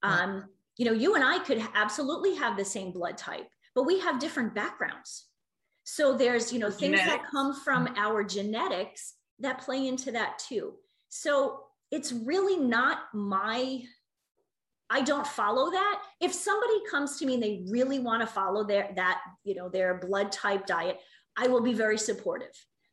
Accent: New York, United States; I'm from New York originally. I'm a pizza snob.

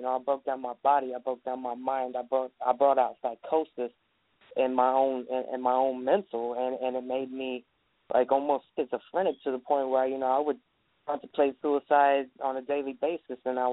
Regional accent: the South, United States; I'm from the South, so everybody in my family is very religious, so it was turned into a gospel song.

